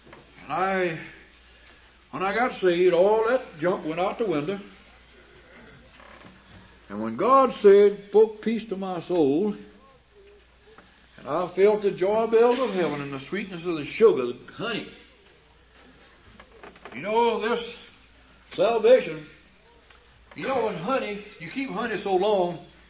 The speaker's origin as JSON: {"language": "English", "town": "Harmon", "region": "Oklahoma", "country": "United States", "tie": "born or raised there", "said": "I was raised around Harmon, Oklahoma, and I've only had a chance to preach there one time since I've been saved."}